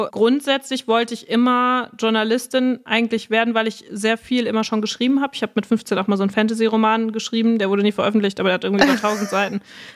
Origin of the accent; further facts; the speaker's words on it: Netherlands; Und ich bin ja eigentlich Holländerin.